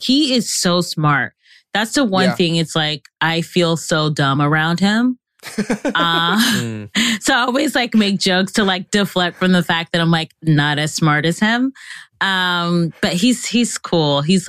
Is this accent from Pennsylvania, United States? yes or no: no; Cleveland, Ohio, United States; now in New York, United States; Well, I would say I'm from Cleveland, Ohio, but I feel like I'm a city girl at heart, hence me living in New York.